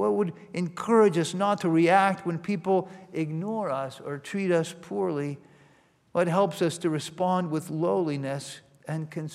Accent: Virginia, United States; I grew up in Virginia and spent days and weeks hiking the Appalachian Trail, and so I thought I knew about mountains until I drove out west and I saw the Rockies.

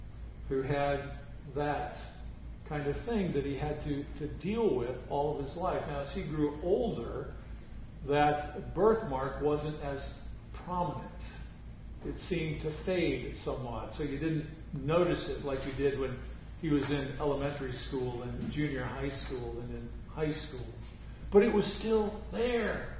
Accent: Iowa, United States; Now, when I was growing up in the small town that I grew up in Iowa

